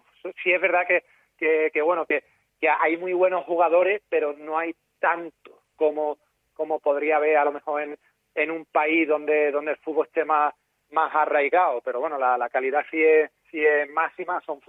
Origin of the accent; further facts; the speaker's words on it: Andalusia, Spain; los que me conocéis ahí de la zona, de mi pueblo, de la Sierra